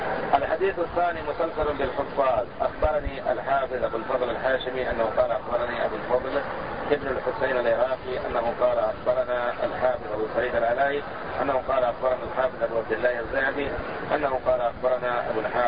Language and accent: Arabic; Damascus, Damascus Governorate, Syria; وأنا دمشقي، حماه الله تعالى وصانها